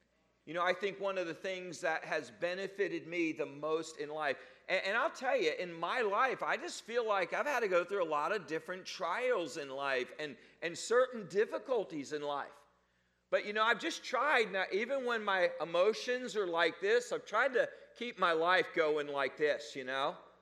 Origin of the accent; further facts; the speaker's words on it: New Jersey, United States; Because I grew up in New Jersey, about 30, 40 minutes outside New York City. That's why I'm a Yankees fan.